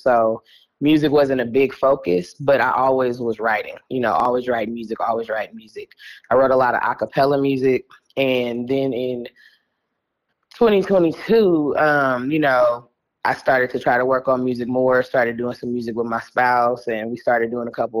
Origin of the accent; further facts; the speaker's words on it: Oakland, California, United States; So I'm from Oakland, California. You know, pretty much lived there until I was 18.